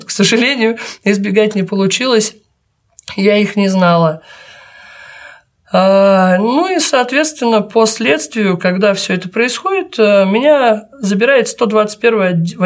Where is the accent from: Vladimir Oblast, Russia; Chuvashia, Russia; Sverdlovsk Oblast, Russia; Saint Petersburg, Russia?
Saint Petersburg, Russia; Я из Петербурга